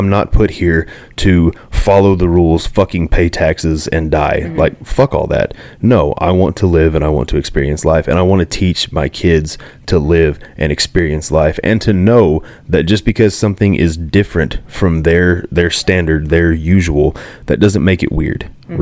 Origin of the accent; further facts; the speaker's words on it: Oklahoma, United States; you mentioned we're from Oklahoma. This is the reddest state that there is.